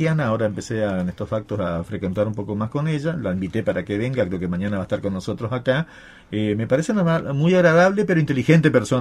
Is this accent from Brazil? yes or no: no; Corrientes, Argentina; somos que somos correntinos, ¿no? Que somos correntinos.